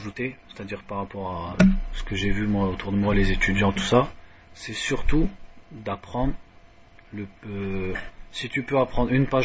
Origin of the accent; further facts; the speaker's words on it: France; comme nous on est de France, on est des fainéants